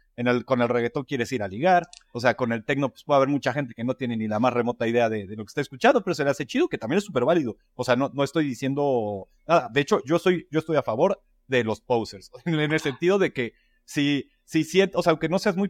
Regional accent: Mexico; yo siento que es como muy mexicano de ay, güey, qué chido, me caes muy chido, la madre, bla, bla, y como que ya invitas algo. Sí, siento que es mucho de nosotros.

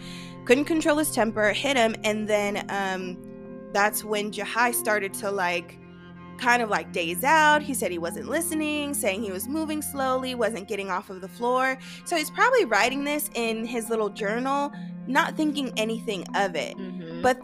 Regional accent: San Diego, California, United States; And I'm like, this is my hometown. So, I mean, not that San Diego's a town, but but I frequent Balboa Park all the time.

